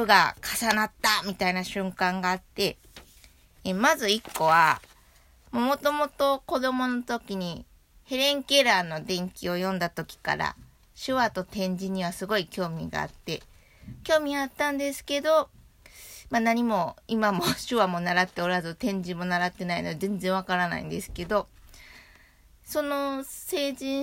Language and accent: Japanese; Shiga, Japan; 私滋賀県出身なんですけど、琵琶湖がある、その滋賀県で父方のおばあちゃんと同居だったので